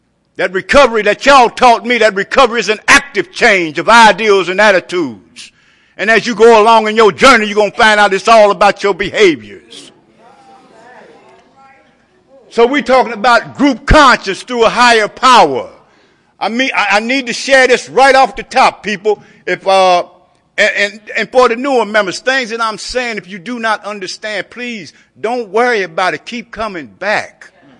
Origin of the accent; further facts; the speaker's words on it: Dayton, Ohio, United States; And I'm from the Dayton, Ohio area.